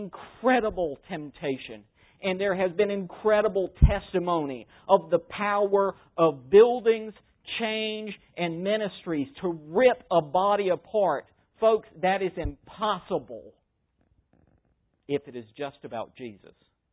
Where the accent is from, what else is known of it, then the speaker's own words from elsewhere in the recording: Calabash, North Carolina, United States; By the way, I am from North Carolina. Calabash, North Carolina.